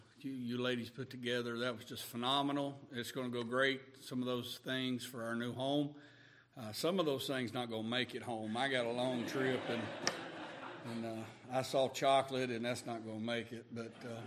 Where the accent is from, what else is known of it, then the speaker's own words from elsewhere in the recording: the South, United States; I'm from the South. We say y'all.